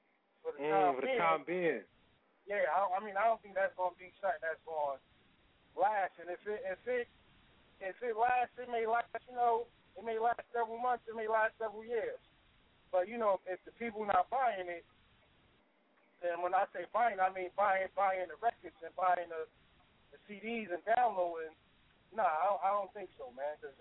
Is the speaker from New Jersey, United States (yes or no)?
yes; New Jersey, United States; I'm from the Essex County area, Essex County, Union County, Hudson County.